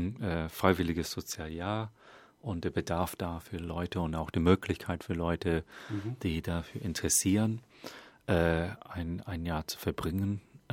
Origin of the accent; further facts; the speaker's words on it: England, United Kingdom; Das hat mich auch sehr interessiert, als Engländer diesen ganzen Prozess zu beobachten, zu sehen.